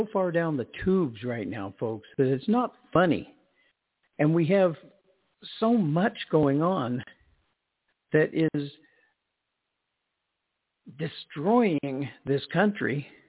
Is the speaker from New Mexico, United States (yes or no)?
yes; New Mexico, United States; I am from New Mexico, probably one of the most liberal states in the United States.